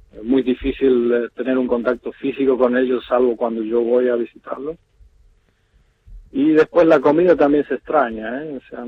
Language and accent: Spanish; La Isla, Salta, Argentina; Soy de un pueblito al sur de Salta Capital, se llama La Isla, pero está pegado a Salta